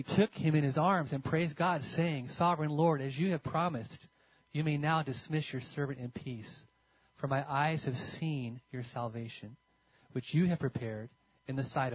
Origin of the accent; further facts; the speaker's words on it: Menlo Park, California, United States; I grew up the road in Menlo Park.